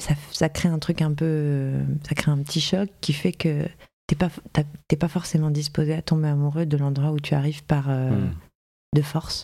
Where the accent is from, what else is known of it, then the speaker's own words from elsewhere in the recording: Enghien-les-Bains, Île-de-France, France; Moi, je suis née à Enghien-les-Bains.